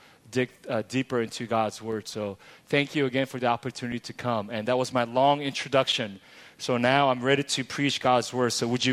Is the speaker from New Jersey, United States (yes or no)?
no; Los Angeles, California, United States; I come all the way from Los Angeles, and I had attended a conference in Seoul a few days ago